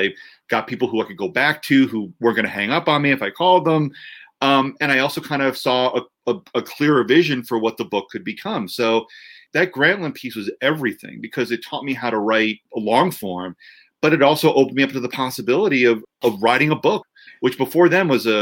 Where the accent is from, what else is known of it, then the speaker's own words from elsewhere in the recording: New Jersey, United States; I grew up in New Jersey, so Walter Payton was someone I knew, but I wasn't a diehard fan.